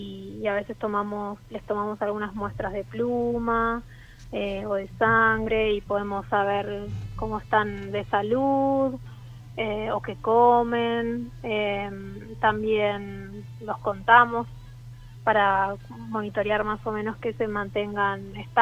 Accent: Buenos Aires, Argentina; moved away as an adult; now in Ushuaia, Argentina; En este momento vivo en Ushuaia, en Tierra del Fuego, y estoy acá hace 6 años trabajando con pingüinos. Soy de Buenos Aires, en realidad

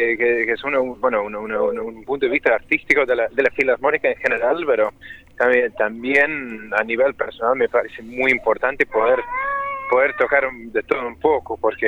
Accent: Ireland; now in Argentina; y yo que vengo originalmente de Irlanda

